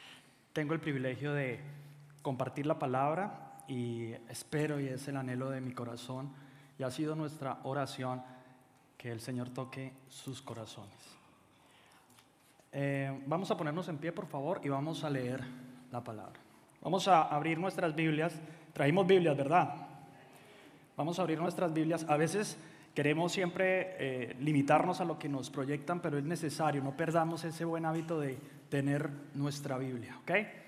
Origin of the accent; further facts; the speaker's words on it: Colombia; también soy colombiano como Carolina